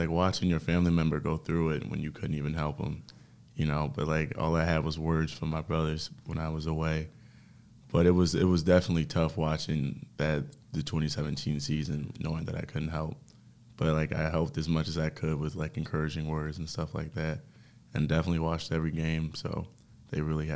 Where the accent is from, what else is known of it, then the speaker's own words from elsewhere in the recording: Detroit, Michigan, United States; because I come from Detroit, Michigan, and my family is not as well off as people would probably think.